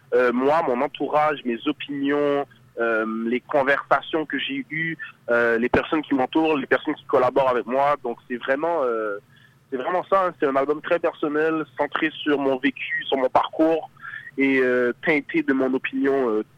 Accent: Montreal, Quebec, Canada; je viens des quartiers populaires de Montréal. C'est vraiment ma réalité

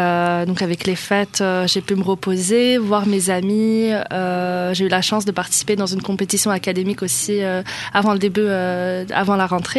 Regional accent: Morocco; Oui, je suis marocaine.

